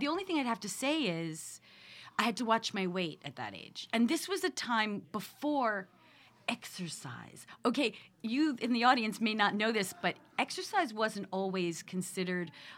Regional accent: Long Island, New York, United States; And my manager said, I was from Long Island, and when you talk

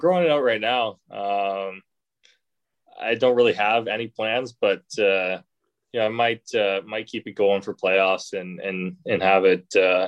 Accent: Ontario, Canada; growing up in Ontario

